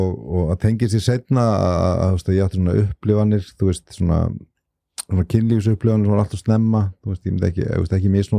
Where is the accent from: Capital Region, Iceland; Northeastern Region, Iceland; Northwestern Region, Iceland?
Capital Region, Iceland; Kjalarnes; Já, ég fæðist hérna upp á Kjálnesi, ég elst upp hérna upp á Kjálnesi